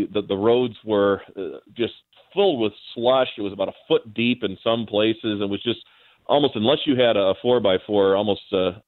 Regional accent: Michigan, United States; we're from the Great White North in Michigan, and we get some tough winters.

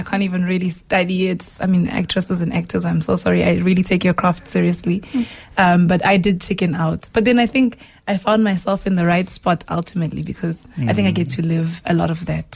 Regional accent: Witbank, Mpumalanga, South Africa; born there; I was born in Witbank.

